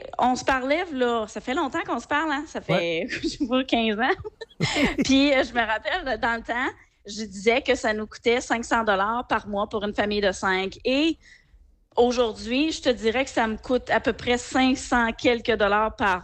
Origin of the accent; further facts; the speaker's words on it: Quebec, Canada; je suis née ici. Là, j'ai juste un problème, problème quand je parle. Mais on revient toujours à me poser ces questions-là. Puis quand je dis que je viens du Québec